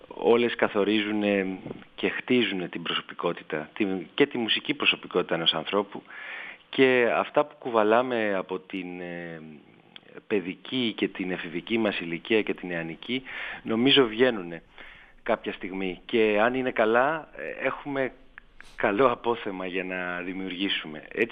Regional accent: Korydallos, Attica, Greece; και εγώ επειδή μεγάλωσα στον Κορυδαλό, έτσι βρέθηκα σε επαφή με τη σχολή αυτή

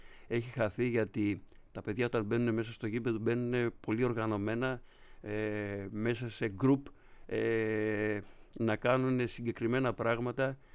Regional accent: Patras, Western Greece, Greece; Το πρώτο πρότυπο από την πόλη μου, την Πάτρα

